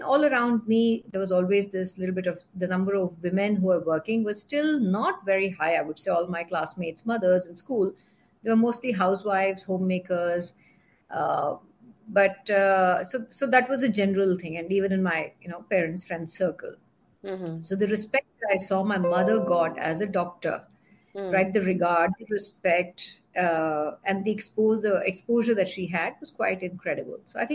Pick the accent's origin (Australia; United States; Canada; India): India; Bangalore, Karnataka; I was born and raised in Bangalore. So I'm a Bangalore girl. Mm-hmm. Lived forever till I moved out after my MBA.